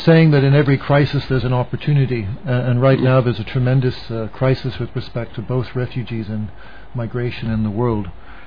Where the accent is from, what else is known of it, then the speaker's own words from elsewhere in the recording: Canada; it's also countries like my home country, Canada